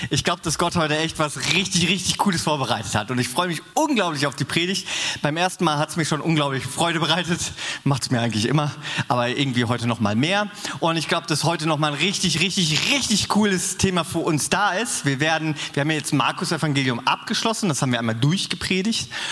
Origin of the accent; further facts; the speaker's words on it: Northern Germany, Germany; im Norden, wo ich herkomme, gibt es keine Berge, ja?